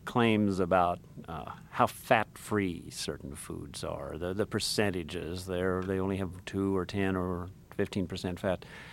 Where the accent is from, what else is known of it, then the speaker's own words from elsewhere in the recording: the South, United States; I grew up in the South, and let me tell you, I like fried chicken with the skin on it.